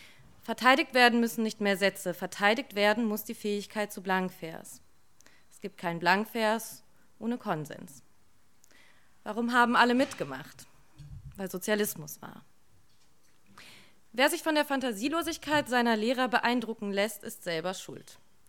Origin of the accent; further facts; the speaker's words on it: West Berlin, Berlin, Germany; ich komme aus West-Berlin. Ich bin seit 1. September 1989 DDR-Bürger.